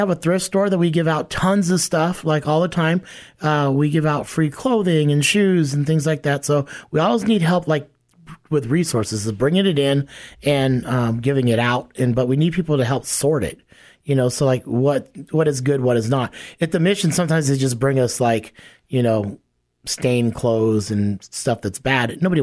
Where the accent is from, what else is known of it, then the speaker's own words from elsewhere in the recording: Hawaii, United States; now in Sioux Falls, United States; You know, I came from Hawaii. I get homelessness in Hawaii.